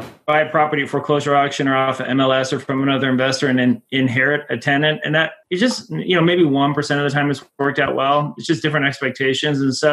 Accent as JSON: {"language": "English", "town": "Las Vegas", "region": "Nevada", "country": "United States", "tie": "born or raised there", "moved": "as an adult", "said": "I did. I grew up in Las Vegas."}